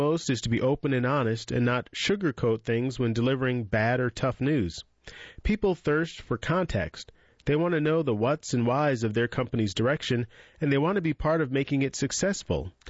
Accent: Georgia, United States; Sorry, Carolina Panther fans, I grew up in Georgia.

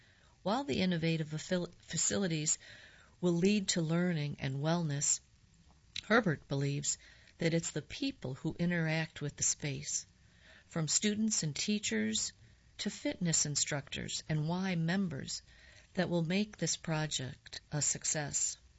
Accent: Raleigh, North Carolina, United States; I'm a product of Wake County public school system. I grew up in Southeast Raleigh, so there are a lot of allegiances to this area.

